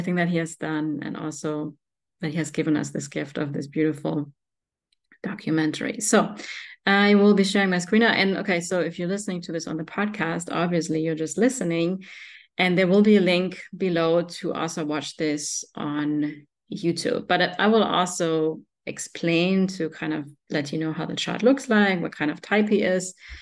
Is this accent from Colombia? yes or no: no; Germany; me growing up in Germany, he was a really freaking big deal.